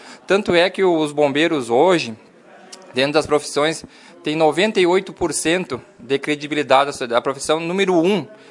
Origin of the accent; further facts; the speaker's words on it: Santa Maria, Rio Grande do Sul, Brazil; also born or lived in Bagé / Porto Alegre; Eu sou natural de Santa Maria.